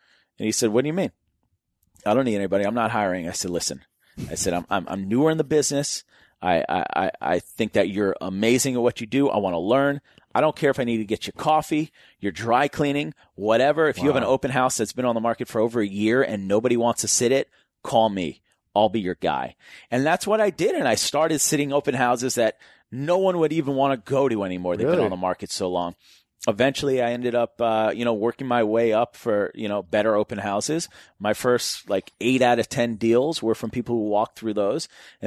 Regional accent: Newton, Massachusetts, United States; I used to drive around and look at houses in my neighborhood that I grew up in Newton, Massachusetts.

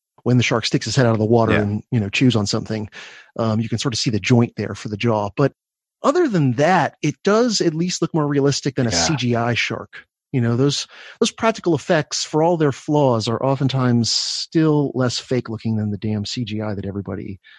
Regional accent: Florida, United States; And I grew up in Florida, so guess what? I'm in and around the water all the time from the time I'm a toddler.

